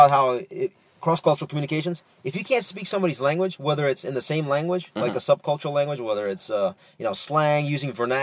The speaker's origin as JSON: {"language": "English", "region": "New York", "country": "United States", "said": "Oh man, I'm originally from Inwood."}